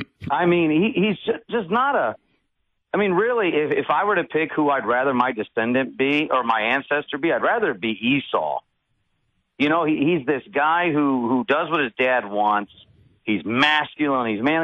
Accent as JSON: {"language": "English", "region": "Southern US", "country": "United States", "tie": "born or raised there", "said": "because I love that growing up in the South"}